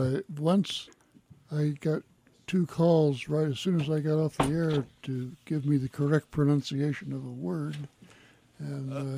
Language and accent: English; Colorado, United States; I'm from Colorado originally, and then having failed there, I went off to join the Civil Rights Division.